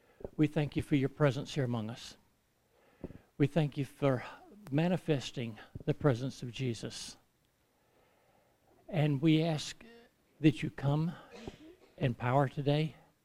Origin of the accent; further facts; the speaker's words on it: Georgia, United States; I am from Georgia, if y'all couldn't tell.